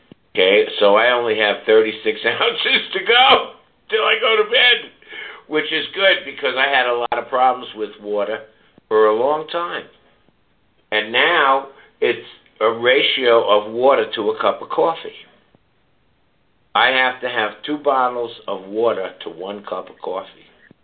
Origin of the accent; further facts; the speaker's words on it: Manhattan, New York, United States; also born or lived in St. Louis; I'm from St. Louis, you. Listen up. Having family meals is not, you know, just belong to the South. Now, I'm half Jewish, half Protestant, and I grew up mostly with Italians in Manhattan.